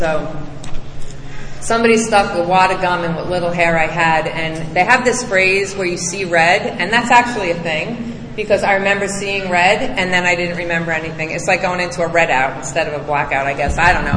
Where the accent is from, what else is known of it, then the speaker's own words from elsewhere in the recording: New York, United States; I was raised in Long Island, New York. I came from a very nice house. I was raised in a beautiful suburban neighborhood.